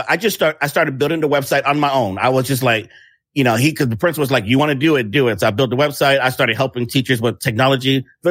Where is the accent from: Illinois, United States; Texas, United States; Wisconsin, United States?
Illinois, United States; Chicago; So I'm from Chicago. I started in tech, honestly.